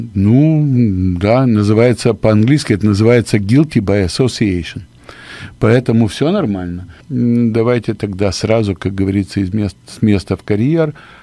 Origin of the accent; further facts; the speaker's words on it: Kyiv, Ukraine; moved away; я сам родом из Киева, уехал оттуда в 1978 году, и очень много времени я проводил и в Буче, и в Ирпене.